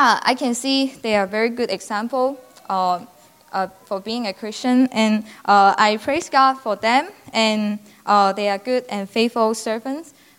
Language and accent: English; Hong Kong; English is a second language; now in United States; I'm from Hong Kong. I'm a senior student in agriculture study major in Iowa State University.